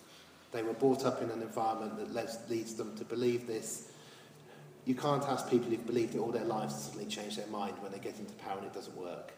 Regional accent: Oxford, South East England, United Kingdom; They were teenagers in Oxford. I grew up in Oxford. When I was 16 in Oxford, this lot were 18.

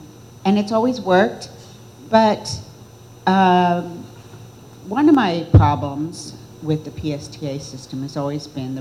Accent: Los Angeles, California, United States; moved away; Hi, I'm originally from Los Angeles, so I come from the land of cars. But when I moved here 10 years ago, I lost my car and I never got another one.

